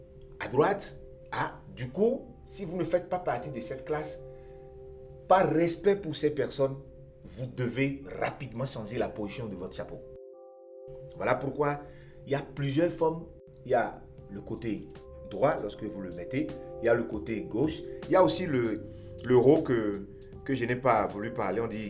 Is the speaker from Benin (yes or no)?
yes; Porto-Novo, Ouémé, Benin; born there; vient du Bénin, je suis né à Porto Novo.